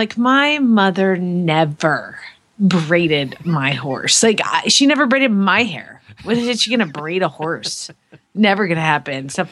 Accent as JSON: {"language": "English", "town": "Phoenix", "region": "Arizona", "country": "United States", "said": "from Phoenix, Arizona"}